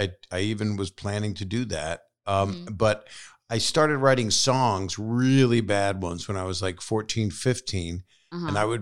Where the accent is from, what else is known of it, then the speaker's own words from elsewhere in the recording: Philadelphia, Pennsylvania, United States; Yeah, I grew up in Philly.